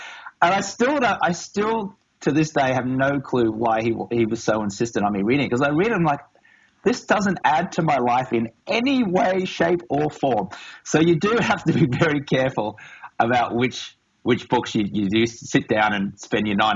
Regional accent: Australia; And I'm from Australia and there's a very heavy drinking culture in Australia.

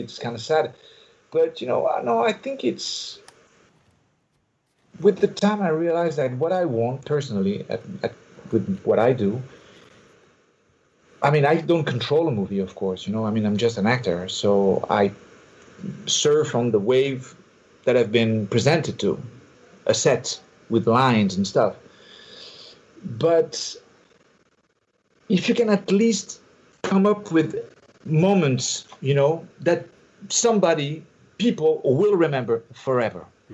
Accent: United States; You see, I'm just an American.

